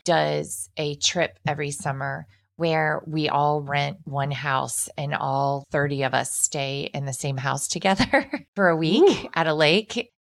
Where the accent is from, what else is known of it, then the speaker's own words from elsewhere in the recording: Cincinnati, Ohio, United States; I grew up in Cincinnati in Ohio.